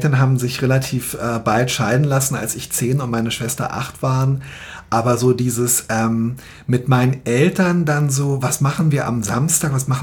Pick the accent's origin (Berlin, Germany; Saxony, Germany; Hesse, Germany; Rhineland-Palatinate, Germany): Berlin, Germany; ich habe 25 Jahre meines Lebens in Berlin verbracht und das ist einfach meine Heimat und es ist auf eine Art, es ist eine grauenvolle, unmenschliche Stadt.